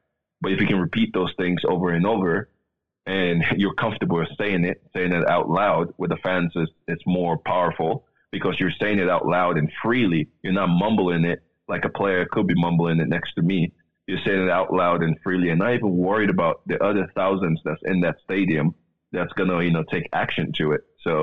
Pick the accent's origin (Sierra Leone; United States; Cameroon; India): Sierra Leone; born there; I was born in Sierra Leone, West Africa.